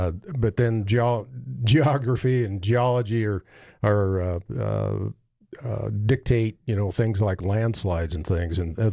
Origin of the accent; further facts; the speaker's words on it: Wyoming, United States; also born or lived in Sheridan; I was born in Sheridan, actually, but my family was in oil, and so we moved a lot. My father was a geologist, and so we lived all over Wyoming, as I say, the Intermountain West, overseas.